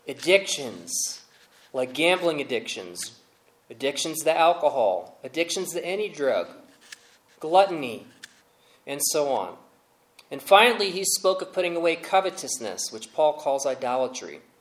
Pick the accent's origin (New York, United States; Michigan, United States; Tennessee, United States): New York, United States; Even I was thinking about it as a New Yorker at the time.